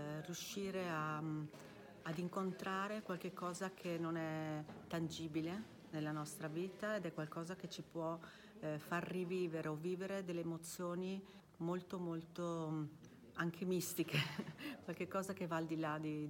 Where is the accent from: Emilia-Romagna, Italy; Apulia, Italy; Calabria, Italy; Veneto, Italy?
Veneto, Italy; Beh, io sono veneta e della bassa veronese, quindi queste zone sicuramente mi ricordano tantissimo